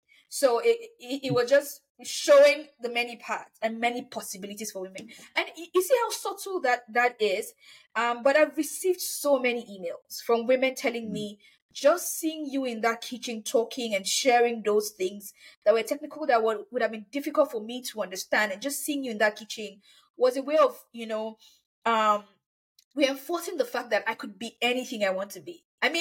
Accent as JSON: {"language": "English", "country": "Nigeria", "said": "And also for some perspective as well, I come from Nigeria, and in many parts of Africa as a whole"}